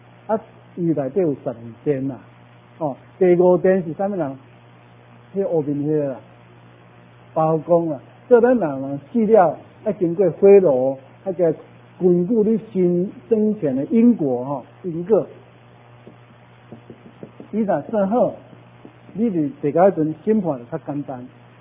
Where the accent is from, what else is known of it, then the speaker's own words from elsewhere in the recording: Kaohsiung, Taiwan; 我是高雄人哈